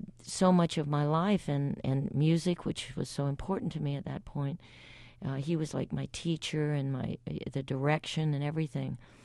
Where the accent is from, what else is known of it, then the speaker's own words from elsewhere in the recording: Alabama, United States; even though they were from Alabama and I'm originally from Alabama, I didn't have a clue who they were.